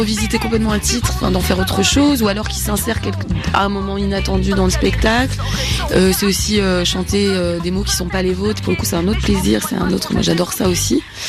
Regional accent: United Kingdom; accent: English; j'ai un accent anglais qui explique pourquoi j'ai un peu limité ma carrière internationale.

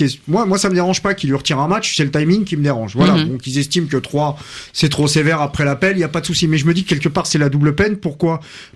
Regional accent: Rennes, Brittany, France; je suis rennais

